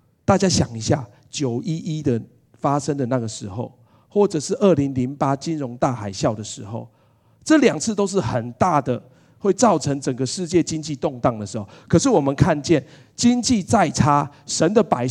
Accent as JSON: {"language": "Chinese", "country": "Taiwan", "tie": "born or raised there", "said": "我从小到大我是在台湾长大"}